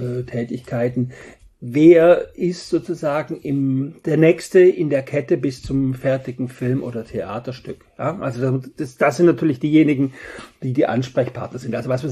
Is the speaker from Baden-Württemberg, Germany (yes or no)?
no; Bavaria, Germany; accent: Bavarian; Dann bin ich mit meinem bayerischen Dialekt vielleicht mal interessant